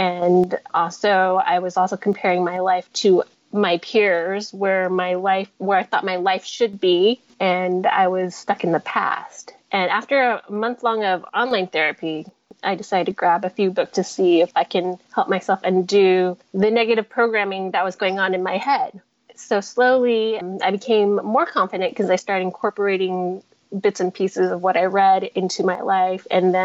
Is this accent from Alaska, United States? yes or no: no; Oregon, United States; also born or lived in Hong Kong / Vancouver / Houston; I'm Chinese, and I was born in Hong Kong, moved to North America with my parents at around the age of 2 or 3. We lived in Vancouver, BC, and Houston, Texas, briefly, before settling in a small coastal town in Oregon.